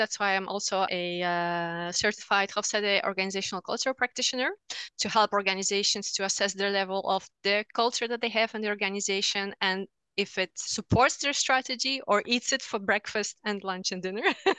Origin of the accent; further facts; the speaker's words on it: Poland; also born or lived in Milan, Italy; now in Netherlands; I was born and raised in Poland, and then I did my studies in Italy, in Milan. This is where I fell in love with the language, the culture, the Italian mentality. For the past 11 years already, oh my gosh, the time flies, I'm living in the Netherlands.